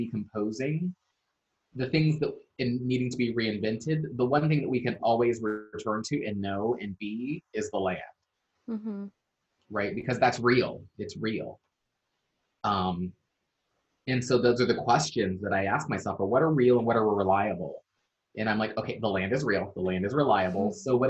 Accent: Maryland, United States; also born or lived in Ohio; I'm of Maryland, and I am of Ohio, because we carry those things with us.

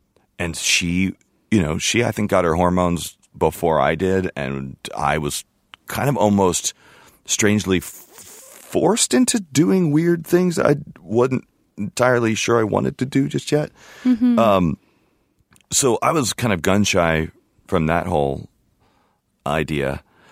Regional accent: United States; But I also was very disliked there it, to some degree because a lot of them thought that, you know, we were just flag-waving Yankees at that point.

